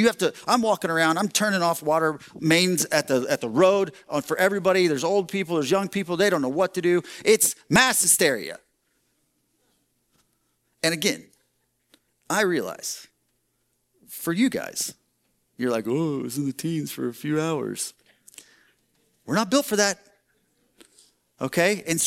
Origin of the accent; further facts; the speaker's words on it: Texas, United States; now in Michigan, United States; Most of you know, I'm from Texas. And I'm not only from Texas, I'm from southeastern Texas. And one of the things that I worried the most about when I moved up to Michigan